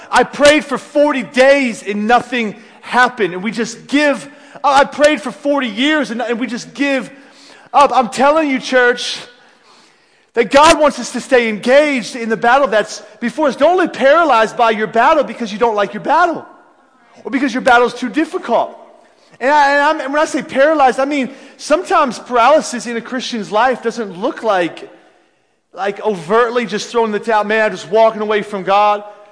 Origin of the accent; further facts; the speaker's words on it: Philadelphia, Pennsylvania, United States; I grew up in Philadelphia. Now we live about 50 miles south of Cleveland, so there's Indians fans everywhere.